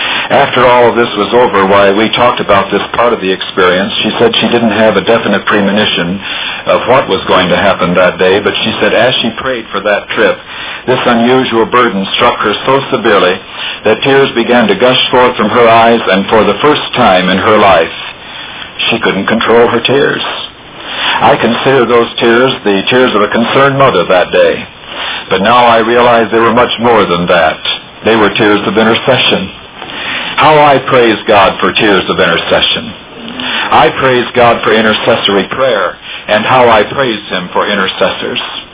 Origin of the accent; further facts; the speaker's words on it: Detroit, Michigan, United States; In the neighborhoods where we were growing up in Detroit, Michigan